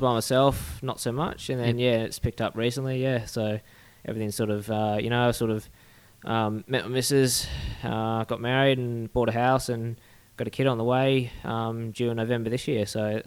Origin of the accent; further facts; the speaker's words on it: Rockingham, Western Australia, Australia; now in Exmouth, Australia; I grew up in Rockingham, south of Perth, and joined the AFP. In late 2011, and after graduating the college, went to Canberra for a year. I was stationed at Defence Russell